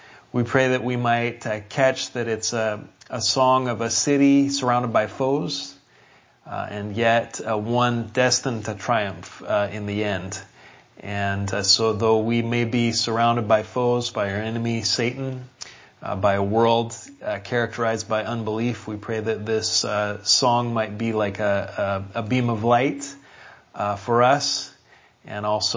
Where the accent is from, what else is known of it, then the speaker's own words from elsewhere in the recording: Portland, Oregon, United States; And for me, it's Portland. And Portland is my hometown, and it's also my place of birth. I was born in Emmanuel Hospital. I've lived in Portland all my life.